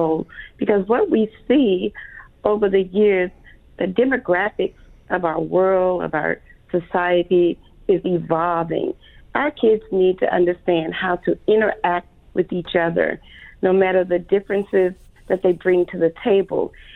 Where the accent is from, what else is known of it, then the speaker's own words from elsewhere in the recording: the South, United States; I grew up in the South. I'm a baby boomer